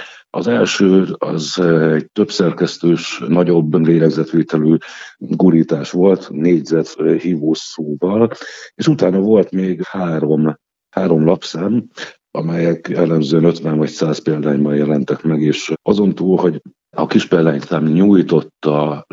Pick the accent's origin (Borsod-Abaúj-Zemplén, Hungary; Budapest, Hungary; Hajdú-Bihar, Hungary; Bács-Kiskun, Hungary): Borsod-Abaúj-Zemplén, Hungary; Miskolc; leginkább miskolciként ismernek a nevezett irodalmi életben. Leginkább azért, mert ott születtem, a középiskola nagy részét ott végeztem, egyetemre is oda jártam